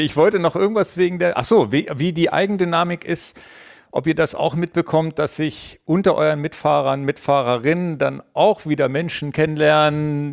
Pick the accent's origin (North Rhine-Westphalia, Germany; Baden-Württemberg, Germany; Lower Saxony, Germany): Lower Saxony, Germany; Hanover; Ich bin in Hannover geboren, immer hier gewesen. Ich kenne hier 1000 Leute.